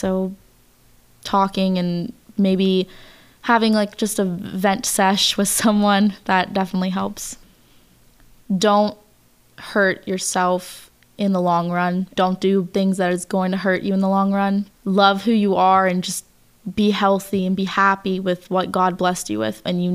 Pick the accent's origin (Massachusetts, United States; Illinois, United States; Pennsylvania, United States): Pennsylvania, United States; Monongahela; I was born on April 18th, 1995, and I'm from Monongahela, Pennsylvania.